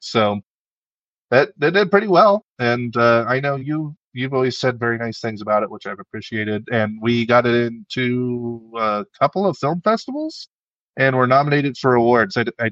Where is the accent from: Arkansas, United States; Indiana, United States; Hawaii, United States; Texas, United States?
Indiana, United States; We are from Indiana, and Hawkins is in Indiana, so that was kind of a no-brainer to do a crossover kind of like that.